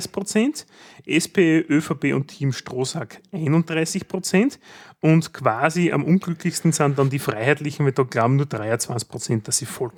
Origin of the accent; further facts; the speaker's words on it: Austria; es gibt bei uns in Österreich, also Österreich ist ja eigentlich das Land der Gepriesenen, wenn es um die Mobiltelefoniererei geht.